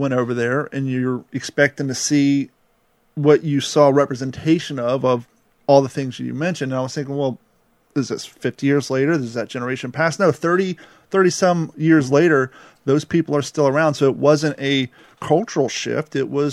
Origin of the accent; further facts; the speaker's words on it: Kentucky, United States; I know growing up in Kentucky, back when Karate Kid was huge, my grandfather fought in World War II.